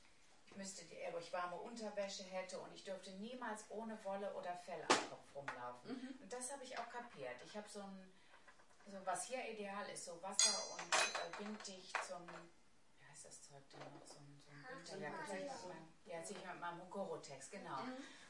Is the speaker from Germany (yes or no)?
no; Siberia, Russia; Ich komme aus Sibirien und friere mich hier kaputt.